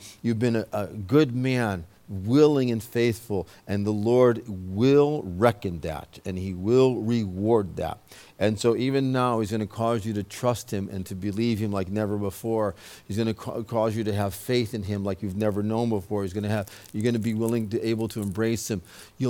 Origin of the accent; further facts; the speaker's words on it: New England, United States; There's things in my nature, because I'm from New England, New York.